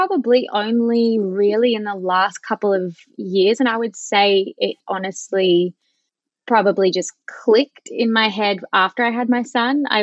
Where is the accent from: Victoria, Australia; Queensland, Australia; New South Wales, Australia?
Victoria, Australia; Park Orchards; I grew up in Park Orchards. It's where my mum grew up. So my grandparents just lived down the road from us in Corriedale Crescent. And I went to Pops, the local primary school